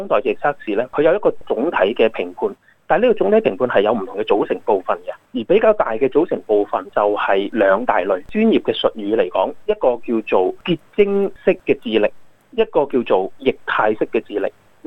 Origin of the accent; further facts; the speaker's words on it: China; 譬如話我是中國人